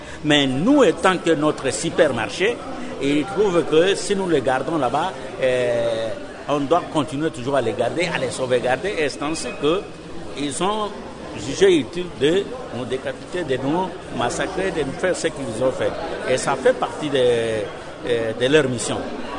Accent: DR Congo; Nous, on n'attaque pas les causes chez nous, en RDC.

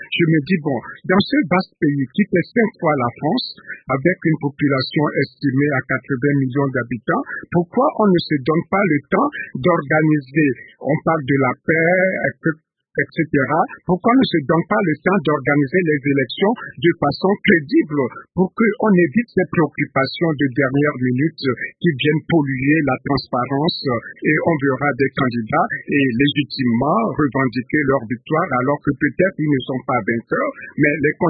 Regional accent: Togo; Je vois dans mon pays d'origine, le Togo, c'est pareil.

